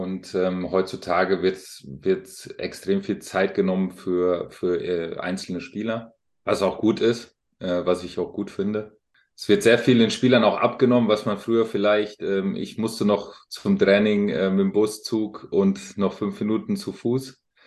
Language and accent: German; Alzenau, Bavaria, Germany; born there; Ist Unterfranken, ja.